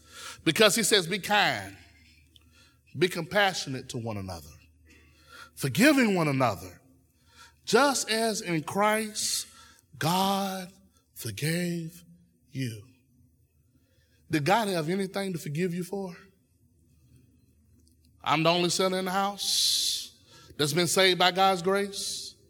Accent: Dillon, United States; Now, wussa ain't a word, but I'm from Dillon, so that's my word.

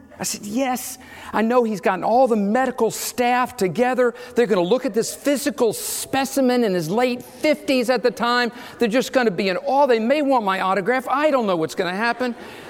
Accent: North Carolina, United States; I grew up in North Carolina, and my late mom would sometimes use that word in a kind of southern way.

